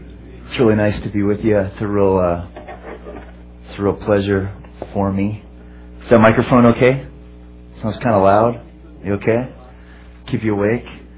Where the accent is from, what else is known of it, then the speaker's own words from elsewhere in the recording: California, United States; I was from California. She was from Ohio.